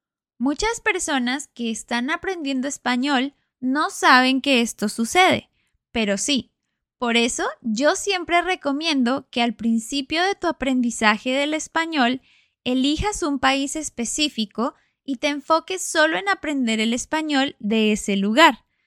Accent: Colombia; Como ya lo sabes, yo crecí en Colombia, en Latinoamérica, y cuando uno crece siendo hispanohablante nativo

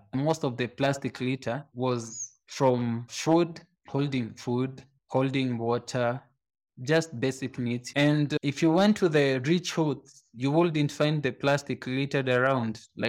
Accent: Kenya; I am from Kenya, Africa. Kenya is a small country of 55 million people. People are very poor.

